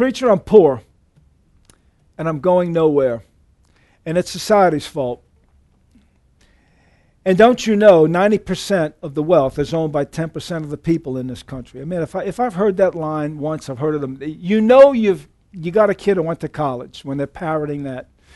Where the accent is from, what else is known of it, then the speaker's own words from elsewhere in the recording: the South, United States; I'm from the South. You guys are from the North.